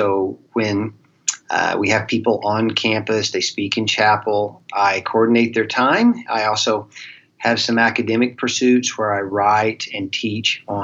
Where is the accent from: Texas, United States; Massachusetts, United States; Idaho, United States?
Texas, United States; accent: Southern; You may pick up a little bit of a Southern accent. I am from Texas originally and near Lubbock, Texas. I went to Texas Tech